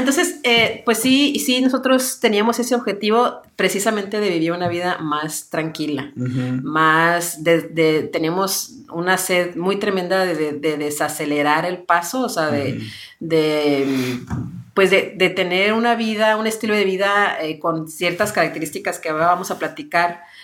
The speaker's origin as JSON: {"language": "Spanish", "town": "Mexicali", "region": "Baja California", "country": "Mexico", "said": "somos también de ciudades chicas. Yo soy de Mexicali, Baja California"}